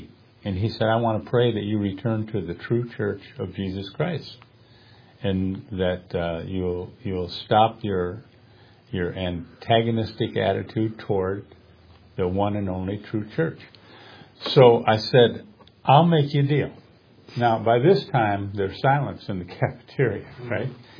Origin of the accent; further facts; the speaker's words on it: Charlotte, North Carolina, United States; I'm from Charlotte, North Carolina.